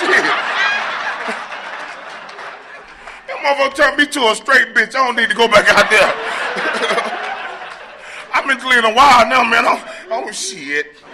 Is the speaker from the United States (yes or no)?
yes; Atlanta, Georgia, United States; I'm from Atlanta, right?